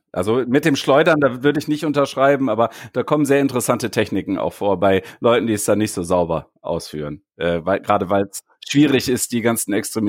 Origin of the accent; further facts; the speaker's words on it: Wuppertal, North Rhine-Westphalia, Germany; born there; weil ich gebürtiger Wuppertaler bin